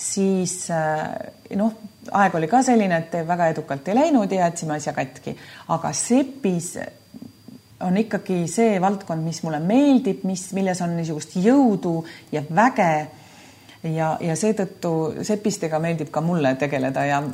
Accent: Saare County, Estonia; See meie kodusaar on minule endiselt tähtis

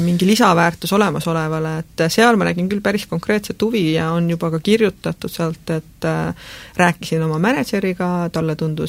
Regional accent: Saare County, Estonia; ma olen Saaremaalt

